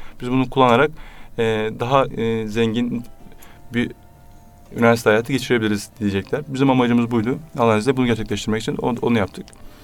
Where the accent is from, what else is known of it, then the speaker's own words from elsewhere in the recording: Kütahya, Turkey; now in Istanbul, Turkey; Kütahyalıyım. 3 yıldır İstanbul'da ikamet ediyorum.